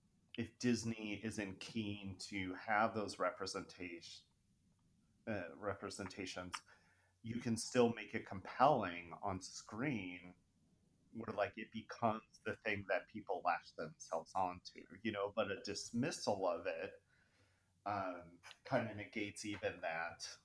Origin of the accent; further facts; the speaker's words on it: England, United Kingdom; I'm an English person